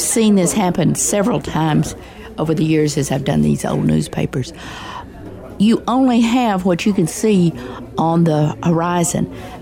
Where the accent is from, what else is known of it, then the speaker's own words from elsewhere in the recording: Texas, United States; I grew up in Jack County, and the county judge out there puts on Facebook if there's a storm coming